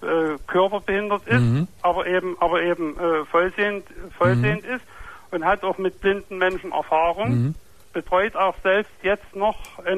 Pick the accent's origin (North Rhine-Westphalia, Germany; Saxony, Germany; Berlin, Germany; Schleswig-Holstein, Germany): Saxony, Germany; Bernsdorf; born or raised there; also born or lived in Großenhain